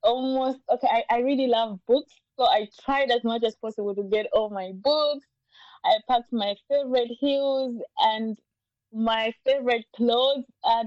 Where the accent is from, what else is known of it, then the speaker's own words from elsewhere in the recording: Blantyre, Southern Region, Malawi; moved away as an adult; now in Lithuania; I'm originally from Malawi. I come from the city of Blantyre, which is the second biggest city in Malawi.